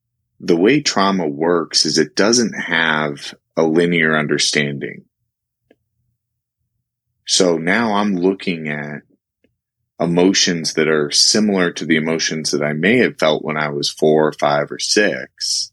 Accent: Illinois, United States; I grew up in Illinois, so I always attributed a lot of like scary emotions to big thunderstorms.

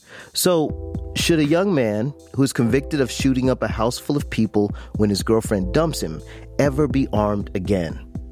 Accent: Jacksonville, Florida, United States; I grew up in Jacksonville and was living there back in 2006 when all this went down

